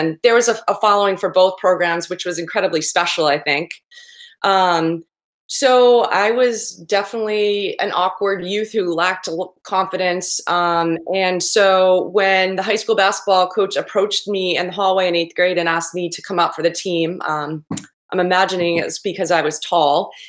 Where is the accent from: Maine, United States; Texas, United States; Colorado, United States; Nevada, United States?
Maine, United States; Yeah, I grew up in Maine on a dairy farm about an hour and a half from here.